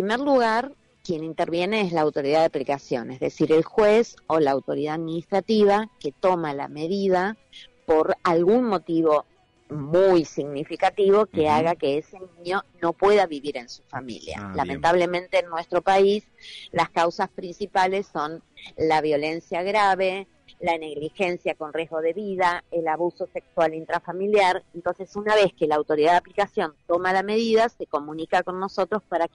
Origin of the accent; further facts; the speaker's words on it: Villa Mercedes, San Luis, Argentina; primero puedo contar antes que soy de Villa Mercedes.